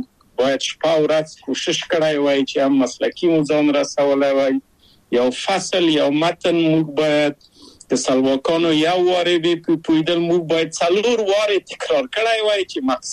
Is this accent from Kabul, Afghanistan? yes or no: yes; Kabul, Afghanistan; moved away; او زه له کابل په یو دولتي بورس چکسلواکیا ته راغلم.